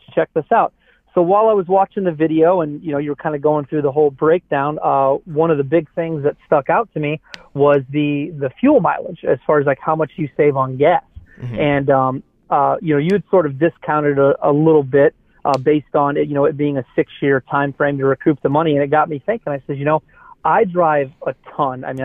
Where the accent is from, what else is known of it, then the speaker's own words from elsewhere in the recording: Indiana, United States; when I decided to come back to work in Chicago, which is closer to home, I'm from Indiana, so I could see my family more